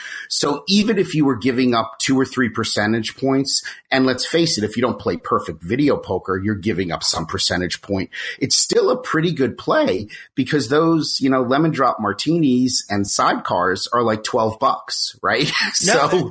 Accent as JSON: {"language": "English", "region": "New Jersey", "country": "United States", "said": "I'm originally from New Jersey, so it felt very normal, and that was a wonderful thing."}